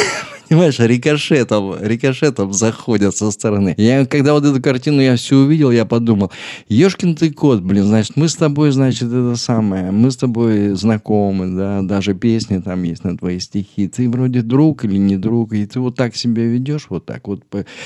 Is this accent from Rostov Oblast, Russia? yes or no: no; Chelyabinsk, Chelyabinsk Oblast, Russia; Я говорю, а я из Челябинска, он в Москве, понятное дело.